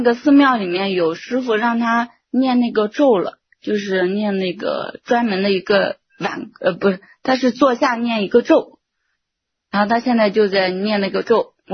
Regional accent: Xuzhou, Jiangsu, China; 我是徐州这边的

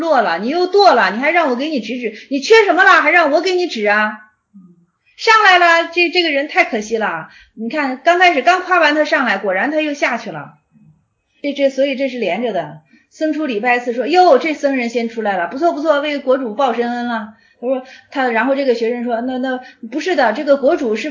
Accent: Kaifeng, Henan, China; 再说我也是河南人，等我回开封我会找你，这行了吧？我在开封，我不经常回去，一年回去个一两次、两三次。

